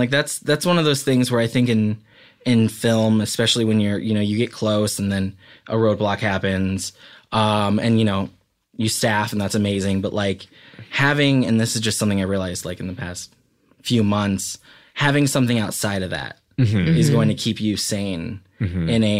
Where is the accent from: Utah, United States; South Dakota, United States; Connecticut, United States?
South Dakota, United States; Pine Ridge; So basically, the idea was, you know, because I'm from Pine Ridge, and you know, there's always like charities to help us